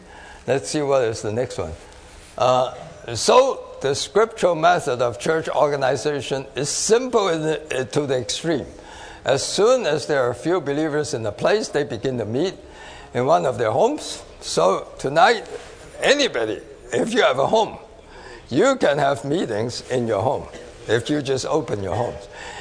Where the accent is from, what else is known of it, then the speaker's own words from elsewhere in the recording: Hong Kong; now in New York, United States; I grew up in Hong Kong